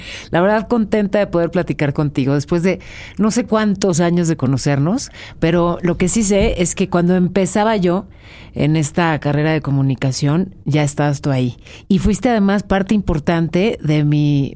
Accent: Mexico City, Mexico; Sí, sí, soy chilanga.

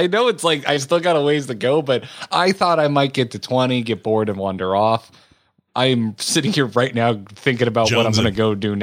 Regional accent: United States; because I am American, all of the things that seem like strange and off color to me

